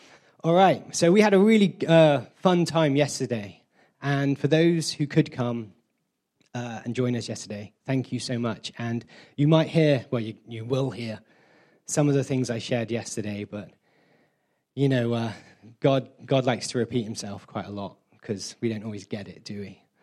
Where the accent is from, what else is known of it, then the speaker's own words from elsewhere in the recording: Taunton, South West England, United Kingdom; now in Norway; I was born and raised in Taunton, and this is my home church. And this is my beautiful wife, Gina. Do you want to wave? Hi. And we currently live in Norway for the last almost 2 years now